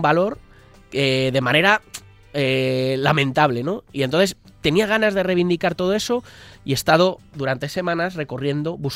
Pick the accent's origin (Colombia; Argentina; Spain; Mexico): Spain; Madrid, Community of Madrid; yo de Aluche, yo, de sí, yo soy de Aluche.